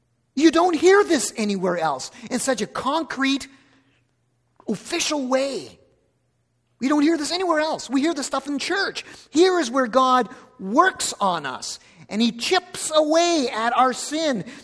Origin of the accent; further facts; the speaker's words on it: Blythe, Ontario, Canada; As many of you know, I grew up in Blythe, Ontario. Grew up on a farm. We were a farm family.